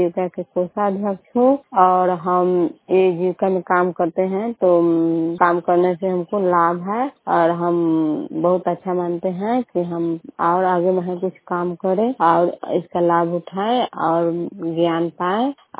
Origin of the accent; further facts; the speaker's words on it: Bihar, India; घर नंदन कैथो का और मकेर प्रखंड के रहने वाली हूँ